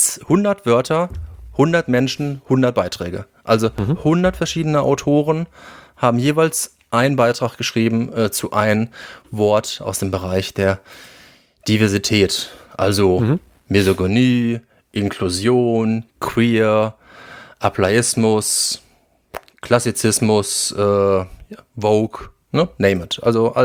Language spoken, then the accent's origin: German; Gelsenkirchen, North Rhine-Westphalia, Germany; ich komme aus Gelsenkirchen Bismarck